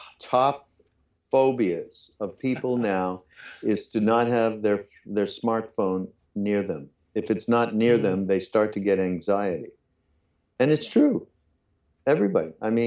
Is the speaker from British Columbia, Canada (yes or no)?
no; Montreal, Quebec, Canada; now in United States; I'm moving back to Canada, okay, because I'm from Montreal.